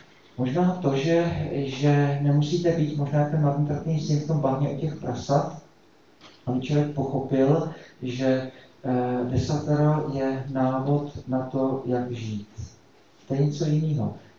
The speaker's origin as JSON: {"language": "Czech", "town": "Brno", "region": "South Moravian Region", "country": "Czechia", "tie": "born there", "said": "Tak v Brně jsem se narodil, ne? Tak to je hrozný. Mohl jsem se narodil v New Yorku, to bylo dobrý. Já jsem se narodil v roce 66"}